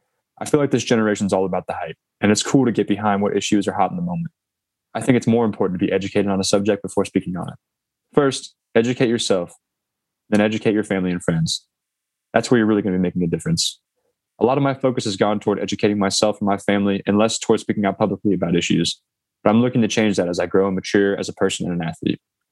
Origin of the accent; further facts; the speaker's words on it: Fort Wayne, Indiana, United States; moved away; inside of a gas station in my hometown of Fort Wayne, Indiana.